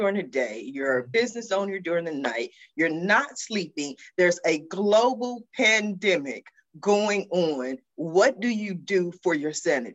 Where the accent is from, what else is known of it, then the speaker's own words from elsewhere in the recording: Los Angeles, California, United States; How I'm just saying, I grew up in South Central LA. I personally know a lot of people.